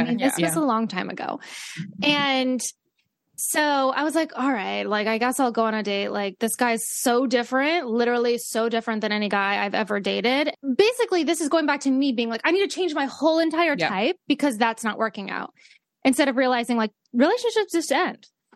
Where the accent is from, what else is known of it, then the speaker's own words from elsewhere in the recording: Great Falls, Montana, United States; We're Italian. We're both from Great Falls.